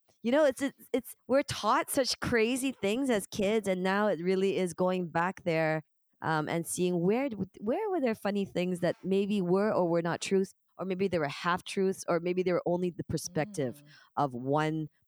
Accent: Canada; I grew up in Canada

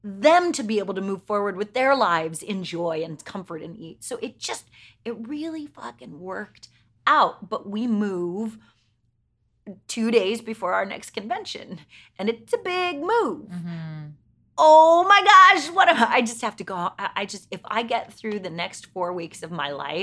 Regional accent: Oregon, United States; I grew up in Oregon.

